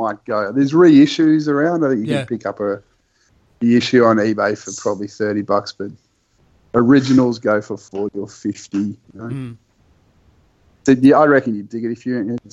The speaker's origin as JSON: {"language": "English", "town": "Melbourne", "region": "Victoria", "country": "Australia", "tie": "born or raised there", "said": "I mean, I grew up in Melbourne, so I kind of know Melbourne really well."}